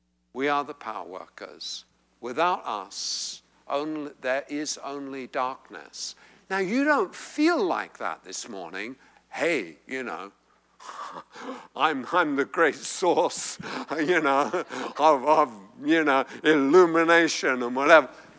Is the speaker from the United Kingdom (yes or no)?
yes; England, United Kingdom; And I grew up in England